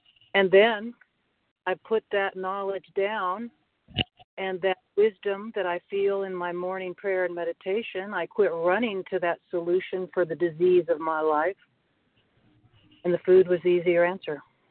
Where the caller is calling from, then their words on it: North Carolina, United States; North Carolina.